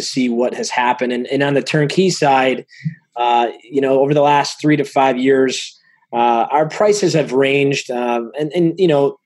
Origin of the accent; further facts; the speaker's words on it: Macomb Township, Michigan, United States; born and raised in Michigan, a little town called Macomb Township. Growing up, I'd say we were middle class.